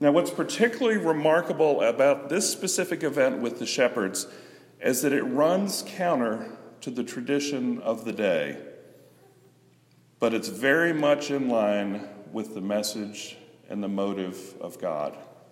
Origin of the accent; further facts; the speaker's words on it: Lynchburg, Virginia, United States; at the first church I attended in my hometown of Lynchburg